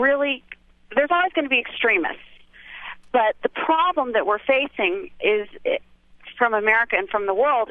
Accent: United States; I'm American.

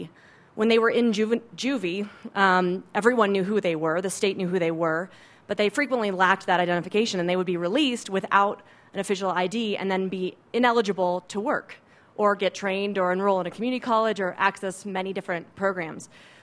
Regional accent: Seattle, Washington, United States; I'm from Seattle.

